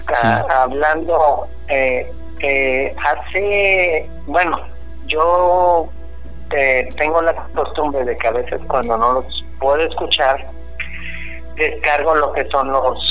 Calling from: Ensenada, Baja California, Mexico; En Ensenada, Baja California.

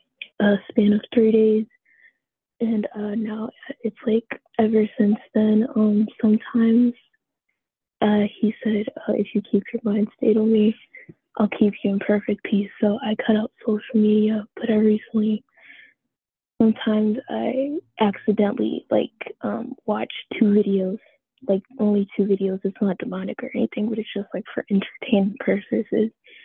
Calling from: Chicago, Illinois, United States; I'm calling in from Chicago, Illinois.

